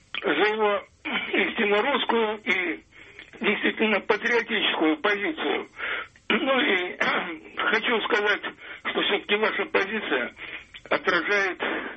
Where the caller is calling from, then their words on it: Tver, Tver Oblast, Russia